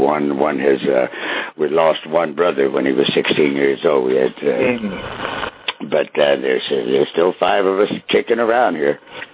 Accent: Wichita, Kansas, United States; born there; also born or lived in Pratt / St. Louis / Bakersfield; Well, I was actually born in Wichita, Kansas, but as I say, my dad turned minister from musician to a minister when I was like 3 years old.

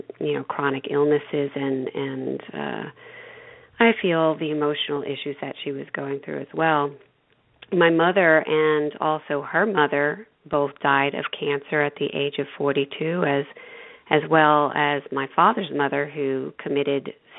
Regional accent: New York, United States; In any event, I grew up in New York, and both of my parents were dysfunctional.

